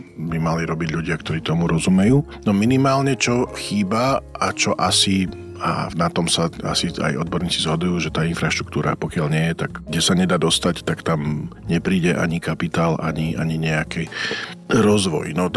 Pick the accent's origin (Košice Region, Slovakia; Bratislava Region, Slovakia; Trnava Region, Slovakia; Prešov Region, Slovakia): Košice Region, Slovakia; Michalovce; minimálne v mojom rodnom meste, Michalovciach